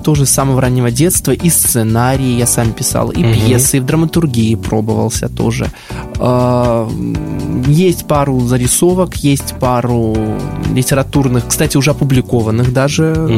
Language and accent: Russian; Borisov, Minsk Region, Belarus; also born or lived in Gomel; моя малая родина и Борисов, и Гомель, поскольку каждое лето я приезжал сюда в Гомель к бабушкам, к дедушкам, к родным.